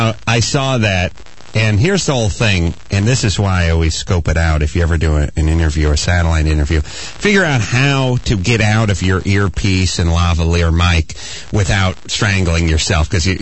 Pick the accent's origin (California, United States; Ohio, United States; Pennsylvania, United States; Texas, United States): California, United States; North Hollywood; I grew up in North Hollywood. It seemed like I saw one or two out there.